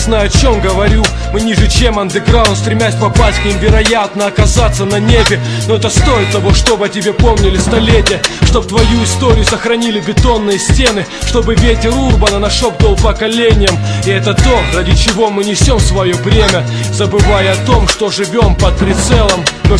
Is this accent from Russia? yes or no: no; Donetsk, Donetsk Oblast, Ukraine; мое сердце остается в городе надежды, веры. Откуда я родом, где я знаю все дворы и переулки. Мой Донецк, мой дом, мои любимые люди.